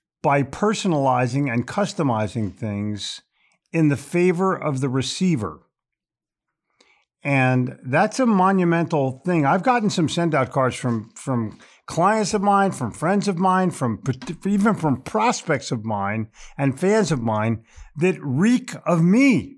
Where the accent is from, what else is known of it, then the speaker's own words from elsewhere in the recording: New York, United States; now in Charlotte, United States; yeah, we're very sensitive over here in Charlotte because we came from New York.